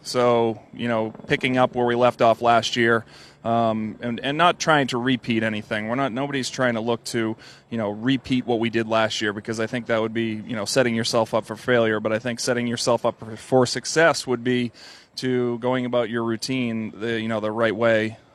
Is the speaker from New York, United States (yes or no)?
no; Massachusetts, United States; now in Los Angeles, United States; I can remember, you know, growing up in Massachusetts going to the Red Sox games